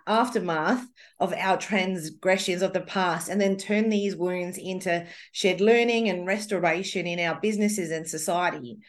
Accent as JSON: {"language": "English", "country": "Australia", "said": "Obviously, I'm an Aussie."}